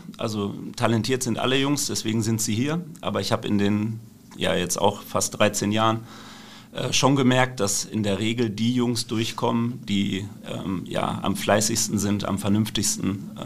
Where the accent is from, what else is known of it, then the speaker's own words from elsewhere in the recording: Dortmund, North Rhine-Westphalia, Germany; Ich bin Dortmunder und da war das natürlich ein Name.